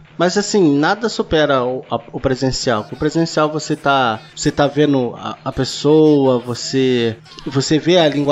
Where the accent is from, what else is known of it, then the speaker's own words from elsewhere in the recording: Rio de Janeiro, Brazil; eu sou do Rio